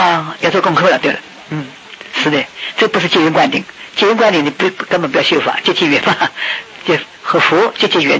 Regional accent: Shanghai, China; 误举是我们上海话

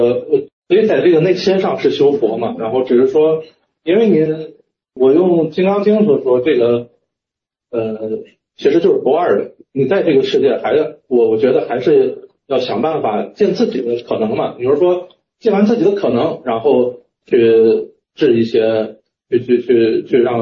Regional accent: Linfen, Shanxi, China; 就是我是山西人，然后那个山西临汾的，然后我们那边有个广胜寺。

